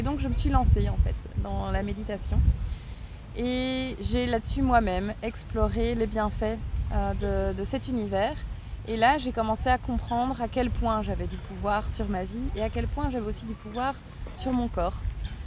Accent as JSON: {"language": "French", "town": "Écaussinnes", "region": "Wallonia", "country": "Belgium", "said": "Je suis originaire d'Écossine, et ce qui n'est pas très loin en fait, hein, c'est à 10-15 minutes en voiture d'ici."}